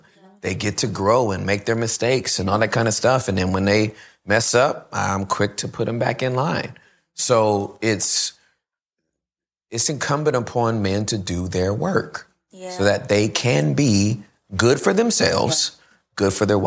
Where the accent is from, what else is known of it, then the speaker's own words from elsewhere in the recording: Inglewood, California, United States; born there; I was born in Inglewood, California. I was labeled at risk by the time I was in sixth grade.